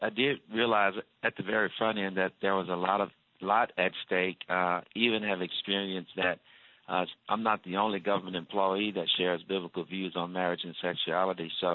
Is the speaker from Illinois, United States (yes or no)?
no; Shreveport, Louisiana, United States; I was raised on faith and patriotism, you know, growing up in Shreveport, Louisiana, and living out my faith was just a way of life.